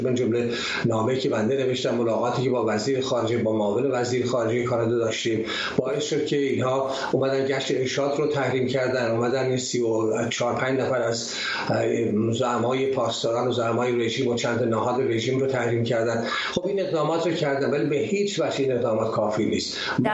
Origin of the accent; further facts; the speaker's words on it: Iran; now in Canada; ما ایرانیانی که در خارج از کانادا هستیم